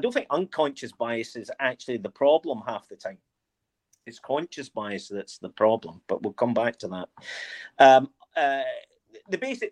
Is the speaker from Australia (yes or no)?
no; Scotland, United Kingdom; accent: Scottish; People who are from England will understand right away that I am Scottish, because they can hear the Scottishness in my accent.